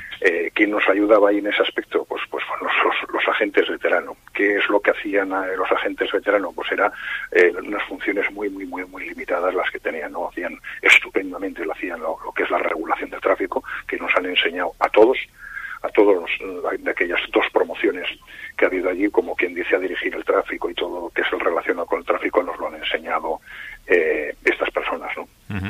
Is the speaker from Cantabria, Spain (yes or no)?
yes; Cicero, Cantabria, Spain; yo procedo de Cicero concretamente. Mis padres eran los regentes del bar, restaurante Casa César